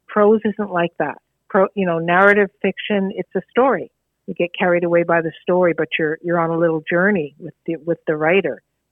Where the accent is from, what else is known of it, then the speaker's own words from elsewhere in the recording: Dorval, Quebec, Canada; I was born and raised in Dorval, Quebec